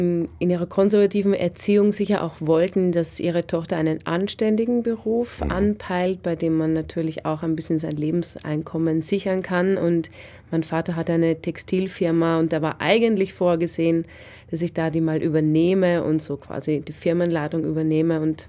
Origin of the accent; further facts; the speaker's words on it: Vienna, Austria; Denn ich bin zwar technisch in Wien geboren worden, allerdings in einem sehr, sehr kleinen Ort am Stadtrand aufgewachsen.